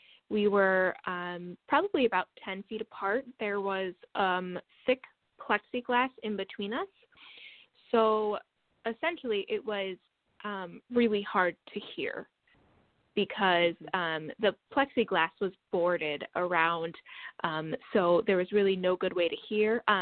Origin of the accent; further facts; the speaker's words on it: La Crosse, Wisconsin, United States; now in Madison, United States; I am from Wisconsin. I am from La Crosse, Wisconsin, which is on the south side of the state.